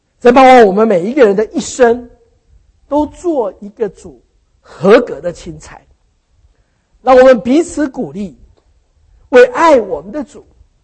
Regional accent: Taipei, Taiwan; 其实我小时候是在台北的基督之家长大的。

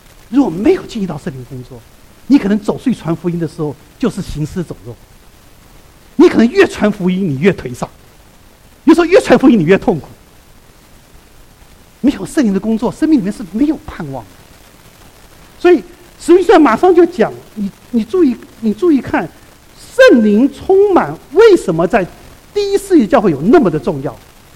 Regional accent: Taiwan; 我在台湾长大的

